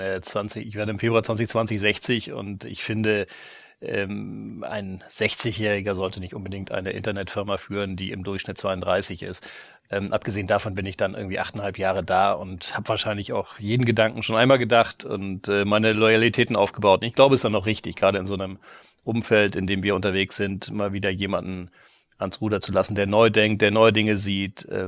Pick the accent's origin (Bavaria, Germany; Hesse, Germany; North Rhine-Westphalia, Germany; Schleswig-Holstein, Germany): Schleswig-Holstein, Germany; Kiel; also born or lived in Tübingen; Ich bin in Kiel groß geworden.